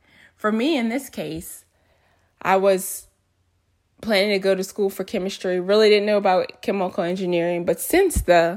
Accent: New Orleans, Louisiana, United States; So like I said … I'm from New Orleans. Born and raised in New Orleans, spent my whole childhood here.

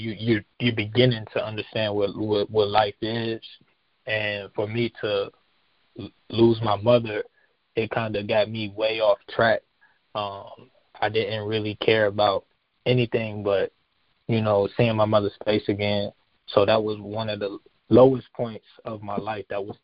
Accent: Winston-Salem, North Carolina, United States; I'm from Winston-Salem, North Carolina, born and raised.

